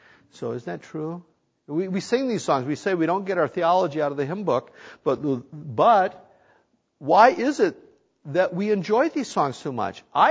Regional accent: North Dakota, United States; I was raised in North Dakota. And I got converted when I was 16 years old.

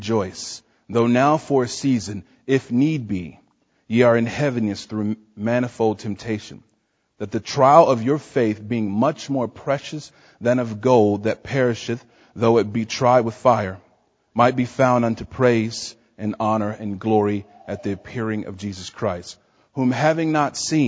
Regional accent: Washington, District of Columbia, United States; I'm from Washington, D.C. I grew up in the projects.

